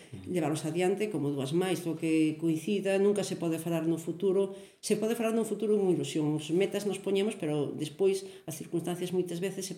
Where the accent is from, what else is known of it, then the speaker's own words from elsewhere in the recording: Santa Comba, Galicia, Spain; yo tamén vou bien, porque eu son de Santa Comba.